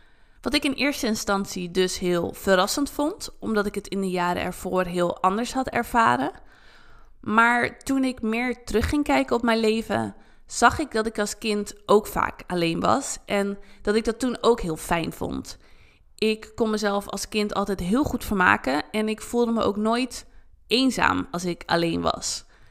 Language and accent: Dutch; Netherlands; born there; Dat ik echt heel dankbaar ben voor waar ik vandaan kom en de kansen die ik heb en die ik heb gehad omdat ik in Nederland ben geboren.